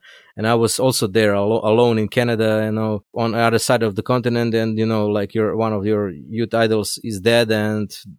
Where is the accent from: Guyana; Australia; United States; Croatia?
Croatia; Istria County; I'm from Istria